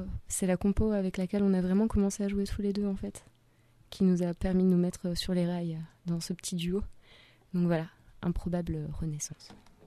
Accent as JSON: {"language": "French", "region": "Nouvelle-Aquitaine", "country": "France", "said": "Moi, je suis originaire de Dordogne, de la forêt de Dordogne."}